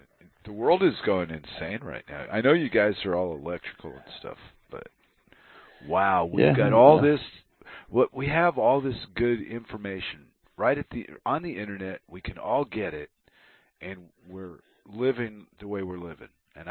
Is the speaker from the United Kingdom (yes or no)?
no; United States; I made fun of them because I come from America, so I know what an entertainment program is.